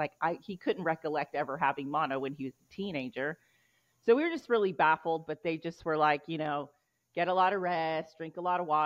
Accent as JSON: {"language": "English", "region": "California", "country": "United States", "tie": "born or raised there", "said": "we're both from the Bay Area. So, you know, we both were born and raised in the Bay Area."}